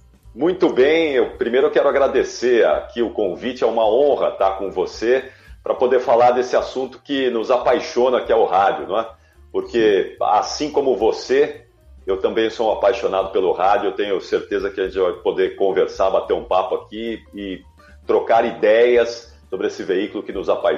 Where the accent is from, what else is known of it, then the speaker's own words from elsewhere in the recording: Osasco, São Paulo, Brazil; em Osasco, a minha cidade, eu nasci em Osasco